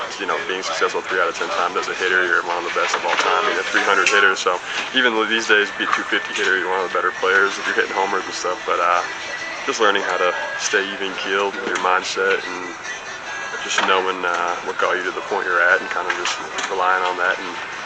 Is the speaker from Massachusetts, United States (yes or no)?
yes; Boston, Massachusetts, United States; I grew up in Boston, loving the Red Sox